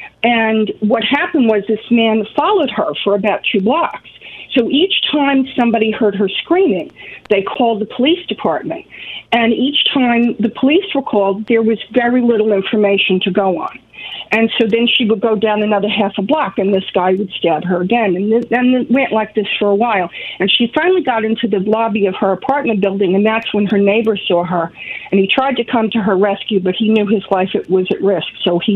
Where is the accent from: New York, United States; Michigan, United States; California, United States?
New York, United States; New York City; I grew up in Queens. And I have to say that what happened with her story was that New York really took a black eye because the whole world thought we were just a heartless bunch of people.